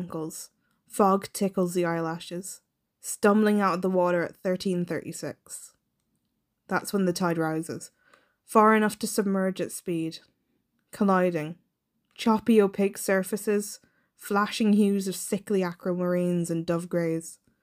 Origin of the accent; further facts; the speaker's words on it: Munster, Ireland; I'm from County Limerick, and this is a poem about wild swimming.